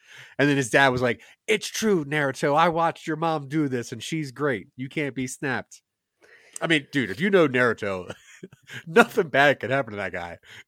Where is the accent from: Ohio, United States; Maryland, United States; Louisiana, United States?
Maryland, United States; now in Colorado, United States; I'm from Maryland. I moved here like 3 years ago.